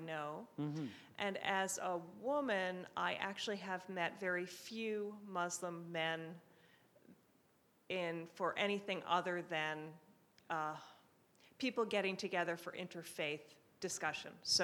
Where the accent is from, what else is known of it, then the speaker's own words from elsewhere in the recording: Cincinnati, Ohio, United States; I'm from the Cincinnati area, mm-hmm.